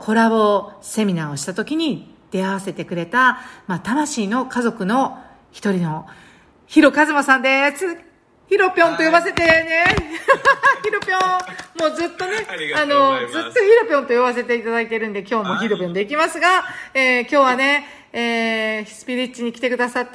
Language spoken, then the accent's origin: Japanese; Osaka, Japan; 大阪人と関西人としては嬉しい兄弟で